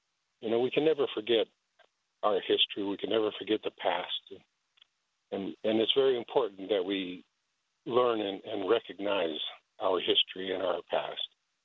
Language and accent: English; Long Plains First Nation, Manitoba, Canada; now in United States; I tell you, I'm from Kentucky area, but originally I'm from Long Plains First Nation, Manitoba, Canada. After the exile time, a lot of the Dakota people moved north, and that's where I came from.